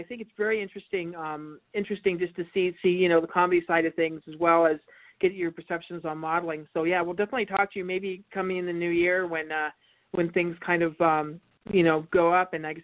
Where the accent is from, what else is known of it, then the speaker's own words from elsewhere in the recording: Montana, United States; Yeah, oh, yeah. I'm originally from Montana. My cell phone is from Montana, so I'm calling you on my cell.